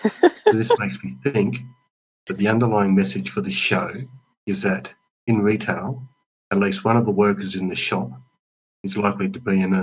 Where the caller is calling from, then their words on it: Australia; from Ganella Bar in Australia.